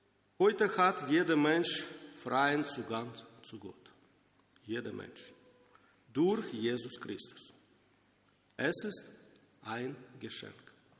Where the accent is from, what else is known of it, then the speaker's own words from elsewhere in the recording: Ukraine; German is a second language; ich komme aus der Ukraine mit meiner Familie.